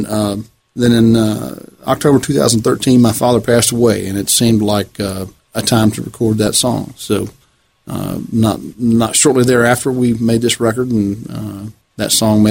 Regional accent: Kentucky, United States; now in Tennessee, United States; Kentucky, originally.

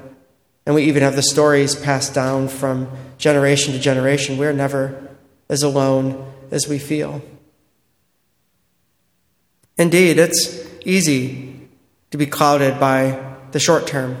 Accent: Holland, Michigan, United States; also born or lived in Grand Rapids; I come from Grand Rapids, Michigan. I was born and raised in Holland, Michigan. We affectionately refer to Grand Rapids as Jerusalem.

